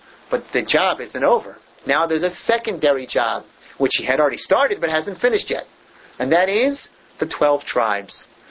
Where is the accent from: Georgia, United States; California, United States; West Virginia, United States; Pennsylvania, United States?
Pennsylvania, United States; Philadelphia; I grew up in Philadelphia.